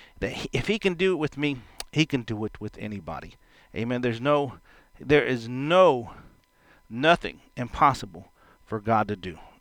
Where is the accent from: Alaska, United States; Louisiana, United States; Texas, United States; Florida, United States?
Texas, United States; Houston; And I come from Texas, from Houston, one of the number one hottest city in the U.S. because of the humidity.